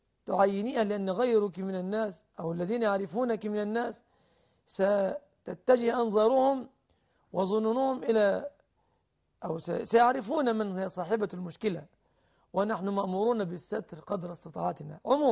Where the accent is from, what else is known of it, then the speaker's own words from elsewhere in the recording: Egypt; أعني أن ما يسميه الناس كتب الكتاب في بلادنا مصر لا يكفي